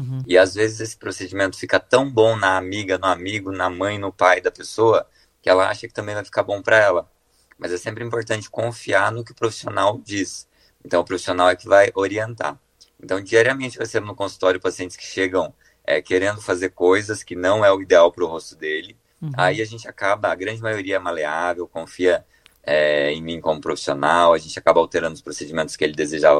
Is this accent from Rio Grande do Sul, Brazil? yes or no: yes; Tupanci, Rio Grande do Sul, Brazil; born there; Ah, eu nasci em Tupanci, Olga.